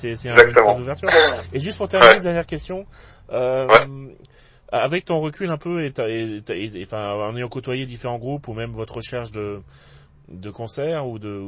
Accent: Grand Est, France; moi je suis alsacien pour info

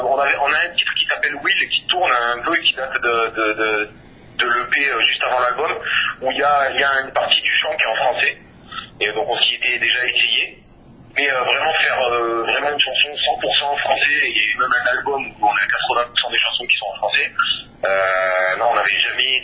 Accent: Marseille, Provence-Alpes-Côte d'Azur, France; Ben ouais, tu sais, on vient de Marseille

